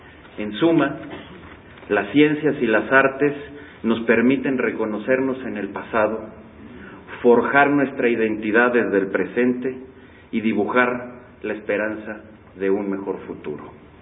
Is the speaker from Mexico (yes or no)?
yes; Mexico; lo que queremos formar como mexicanos